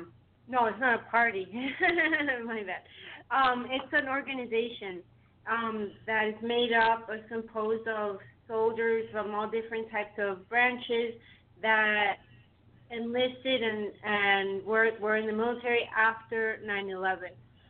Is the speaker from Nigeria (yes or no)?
no; Miami, Florida, United States; I grew up in Miami, Florida, born and raised in Miami, and to Cuban parents, which, like, I'm basically Cuban.